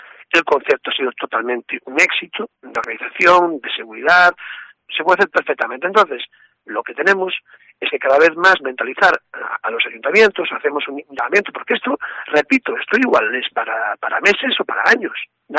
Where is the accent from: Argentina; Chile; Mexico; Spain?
Spain; Galicia; date cuenta que somos de aquí, somos de Galicia